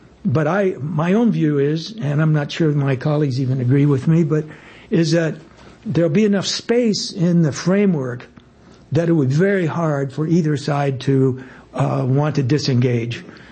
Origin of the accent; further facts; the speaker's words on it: United States; As an American, I think that's all of the good.